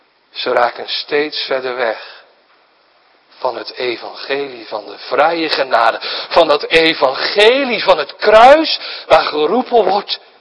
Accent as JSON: {"language": "Dutch", "town": "IJsselmuiden", "region": "Overijssel", "country": "Netherlands", "said": "Ik kom uit IJsselmuiden, dat ligt naast Kampen."}